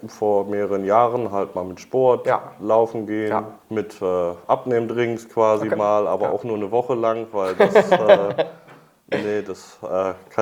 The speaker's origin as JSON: {"language": "German", "region": "Northern Germany", "country": "Germany", "said": "Ich komme aus Norddeutschland"}